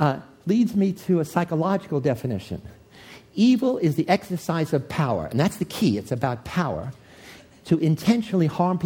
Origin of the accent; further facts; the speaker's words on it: New York, United States; When I was a kid growing up in the South Bronx, inner city ghetto in New York, I was surrounded by evil